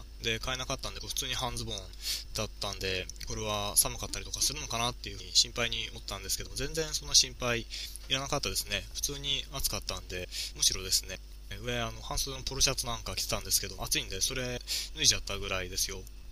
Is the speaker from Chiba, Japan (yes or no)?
yes; Chiba, Japan; っていうのも僕は千葉県民なので、千葉県には高い山ないのでなかなかですね山の景色って貴重なわけですよ。